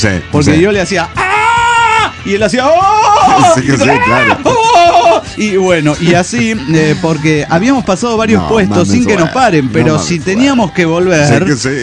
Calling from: Costa Cocos, Veracruz, Mexico; de Costa Cocos, Veracruz.

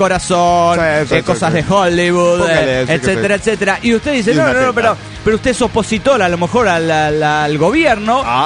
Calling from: Mendoza, Argentina; de Mendoza, Argentina.

